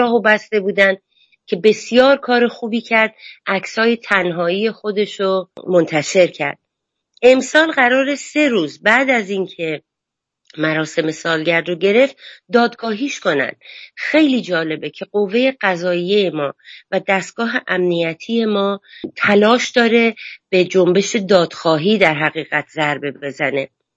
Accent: Iran; moved away; در تمام مدتی که من از ایران اومدم بیرون

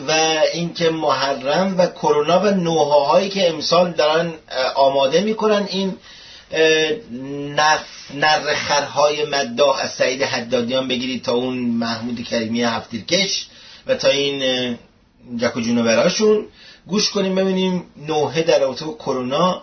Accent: Iran; moved away; بعد اینکه من از ایران آمدم دیگه یادم رفته که چند استان به ایران اضافه کردن

